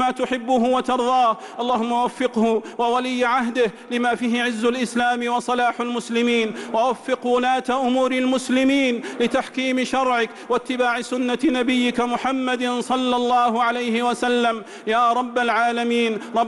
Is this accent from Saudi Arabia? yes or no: yes; Saudi Arabia; اللهم احفظ بلادنا المملكة العربية السعودية